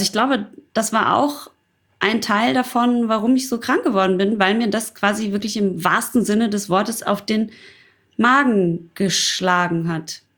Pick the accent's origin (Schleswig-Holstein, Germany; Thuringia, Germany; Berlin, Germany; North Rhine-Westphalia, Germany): North Rhine-Westphalia, Germany; weil ich komme aus dem Ruhrpott und ich bin guter Kumpel